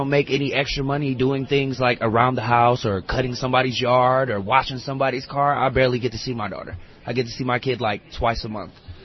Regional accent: Detroit, Michigan, United States; now in California, United States; I'm from Detroit. I'm in California.

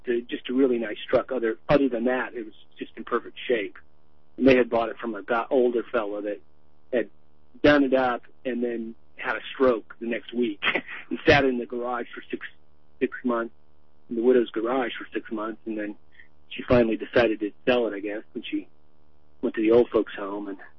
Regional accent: Los Angeles, California, United States; now in Portland, United States; I was born and raised down in Los Angeles, so I was fascinated with the old cars when I was a kid. But I was just out here in my neighborhood here in Southeast Portland.

